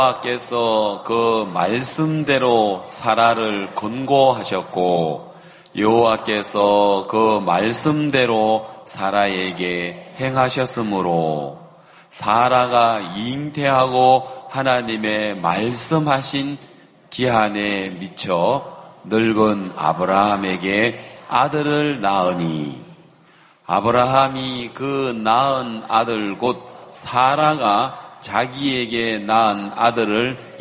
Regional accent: Busan, South Korea; 저는 부산에서 올라온

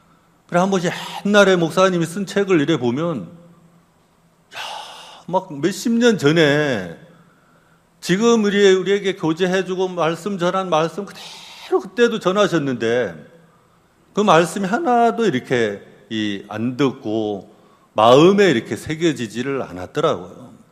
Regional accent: Gangwon, South Korea; 저희 고향이 이렇게 강원도인데

